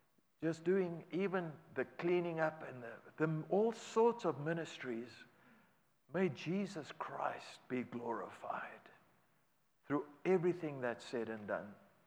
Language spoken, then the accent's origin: English; South Africa; accent: South African; also born or lived in Chile; now in Boone, United States; So my accent is not local. That's from South Africa. That's where we're originally from. And so 34 years of speaking Spanish does not help the English accent to become Americanese.